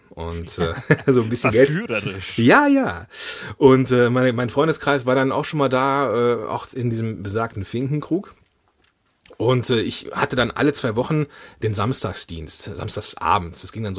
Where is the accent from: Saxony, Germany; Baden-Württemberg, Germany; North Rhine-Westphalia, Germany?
North Rhine-Westphalia, Germany; Moers; Ich komme ja ursprünglich aus Moers am Niederrhein. Das ist in der Nähe von Duisburg.